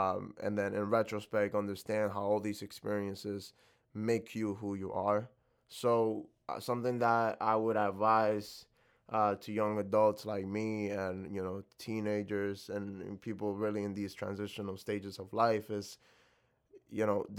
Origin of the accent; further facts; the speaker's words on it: Lawrence, United States; Yeah, I would say, you know, growing up in Lawrence taught me a lot. But I like to say, you know, growing up and actually leaving Lawrence taught me even more about what living in that space did for me.